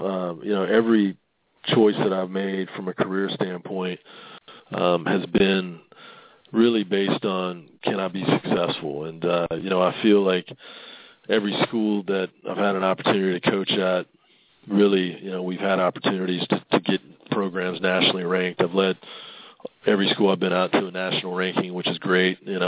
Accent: Hickory, North Carolina, United States; I grew up in Hickory, North Carolina.

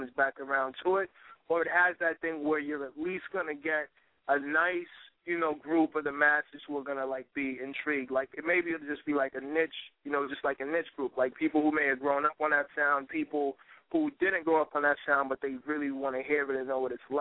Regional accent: New York, United States; we just try to capture that feel like what it was like growing up in New York, like in the summertime

